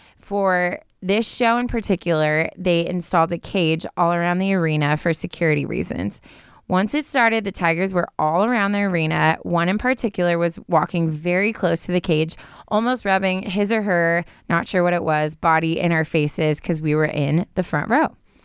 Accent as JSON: {"language": "English", "country": "Guatemala", "said": "I'm from Guatemala."}